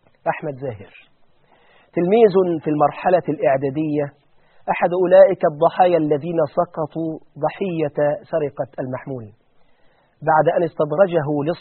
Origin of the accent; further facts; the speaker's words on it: Egypt; ده في كفر الزيات عندنا في مصر